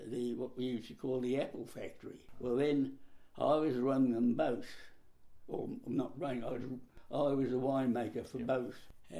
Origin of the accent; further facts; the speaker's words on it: Hawke's Bay, New Zealand; Lived in Hawke's Bay, apart from the war years.